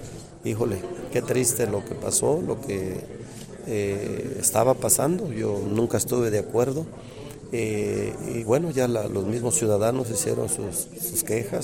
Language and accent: Spanish; Jalpan, Querétaro, Mexico; De hecho, yo fui migrante también por 24 años. Ya decidí venirme a mi pueblo de Jalpan, ya estoy ahí hace 12 años.